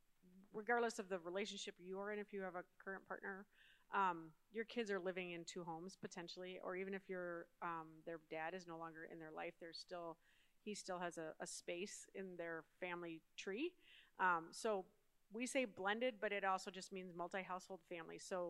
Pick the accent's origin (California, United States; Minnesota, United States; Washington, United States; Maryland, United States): Minnesota, United States; Rochester; I'm from Rochester, Minnesota, just so you know.